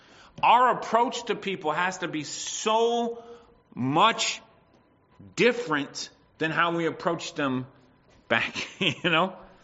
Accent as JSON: {"language": "English", "country": "United States", "tie": "born or raised there", "moved": "yes", "said": "we could have answered much differently in where I grew up in the States."}